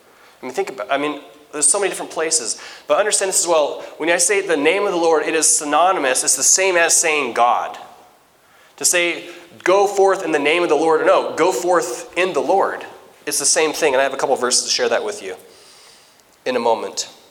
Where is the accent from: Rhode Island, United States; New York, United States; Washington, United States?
Washington, United States; Nacell; growing up, so I grew up in Nacell, Washington, and just like Mossy Rock, you can say a name of a person